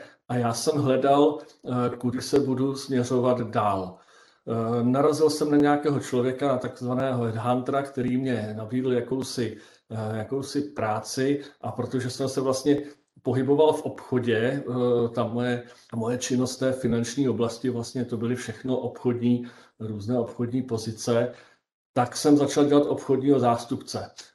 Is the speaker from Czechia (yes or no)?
yes; Rakovník, Central Bohemian Region, Czechia; jsem z Rakovníka, respektive z malé vesničky od Rakovníka. Letos mi bylo 55 let